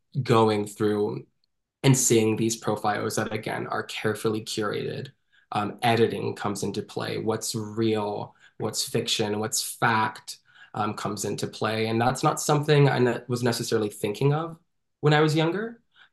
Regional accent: Florida, United States; because I grew up in Florida.

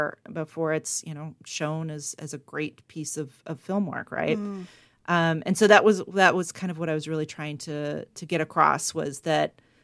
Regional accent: the South, United States; Like, I was raised in the South. I was completely raised in the mythology of the Lost Cause.

